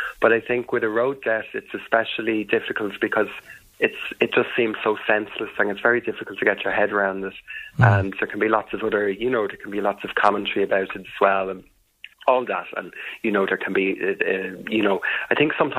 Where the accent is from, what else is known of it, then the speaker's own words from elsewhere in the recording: County Dublin, Ireland; We're originally from North County Dublin near Donal